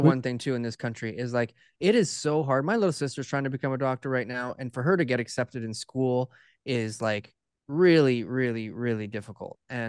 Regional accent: Canada; But as a Canadian, when we're living here for so long and we're used to what Canada was 30 years ago

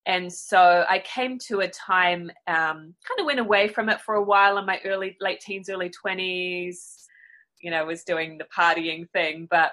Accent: New Zealand; now in United States; So I am from New Zealand originally. I do now live in the United States.

